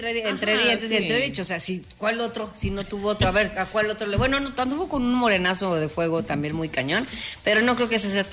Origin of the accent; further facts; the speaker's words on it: Mexico; Somos mexicanos